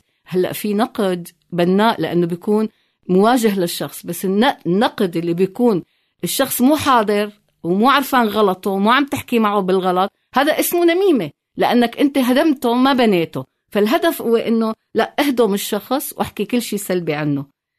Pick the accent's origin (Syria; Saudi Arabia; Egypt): Syria